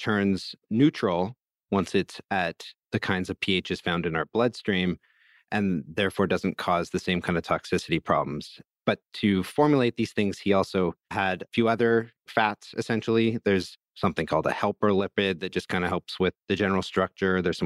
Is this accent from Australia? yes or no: no; Vancouver, British Columbia, Canada; my hometown of Vancouver